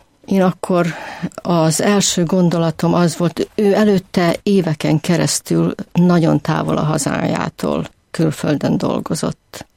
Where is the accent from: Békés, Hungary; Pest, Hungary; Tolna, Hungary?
Békés, Hungary; Endrőd; born there; 1951-ben születtem egy kis faluban, Békés megyében, Endrődön, Viharsarok